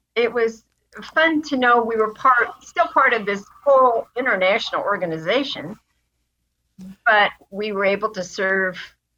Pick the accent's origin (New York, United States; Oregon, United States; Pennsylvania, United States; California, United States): Oregon, United States; Portland; I was from Portland.